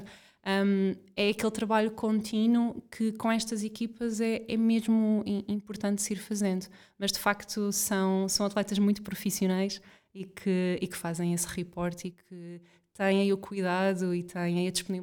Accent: Portugal; e nós somos portugueses, celebramos à mesa, celebramos com a comida

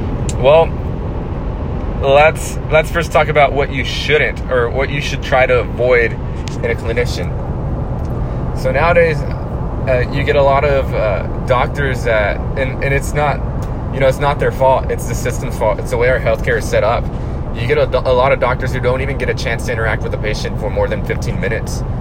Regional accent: Waco, Texas, United States; now I'm traveling 3 hours back to my hometown of Waco. Awesome town, by the way.

